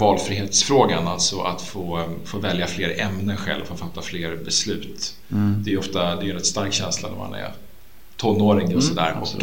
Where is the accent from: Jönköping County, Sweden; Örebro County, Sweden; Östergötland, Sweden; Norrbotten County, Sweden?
Örebro County, Sweden; Örebro; now in Stockholm, Sweden; Jag är född i Stockholm. Jag bodde här första åren av mitt liv. Och sen så flyttade jag med min mamma till Örebro, där jag bodde, tog studenten. Min pappa bor i Stockholm, så jag har pendlat fram och tillbaka mellan Stockholm och Örebro.